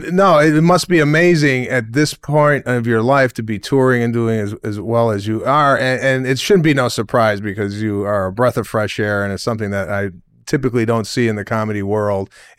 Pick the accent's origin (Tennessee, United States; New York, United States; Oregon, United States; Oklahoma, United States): Tennessee, United States; Memphis; Born and raised in Memphis, a Spanish Jew from Memphis, Tennessee. If you could believe that.